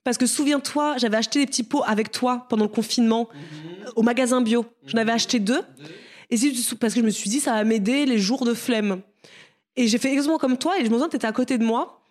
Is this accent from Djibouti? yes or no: no; Cameroon; born there; on est nés en Afrique, Marisa et moi. Au Cameroun